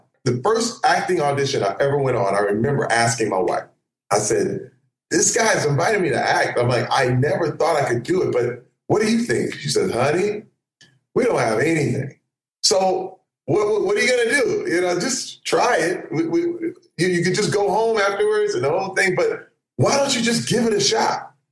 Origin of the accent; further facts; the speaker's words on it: Flint, Michigan, United States; You know, let me tell you, people think it's the worst thing growing up in Flint. No, it's the best thing